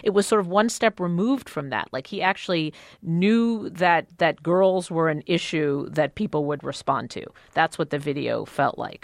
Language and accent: English; Israel; now in United States; I'm from Israel